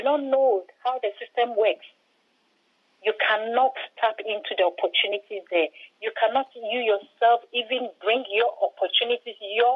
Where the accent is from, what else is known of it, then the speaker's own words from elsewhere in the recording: Ghana; now in Germany; Actually, I come from Ghana